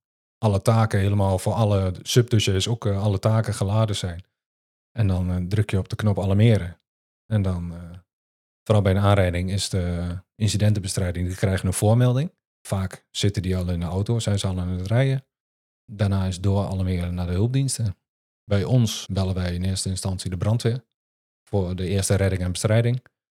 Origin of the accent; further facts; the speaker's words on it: Enschede, Overijssel, Netherlands; born there; now in Nijmegen, Netherlands; 39-jarige jongen, geboren in Enschede, maar ondertussen ruim 15 jaar woonachtig in Nijmegen.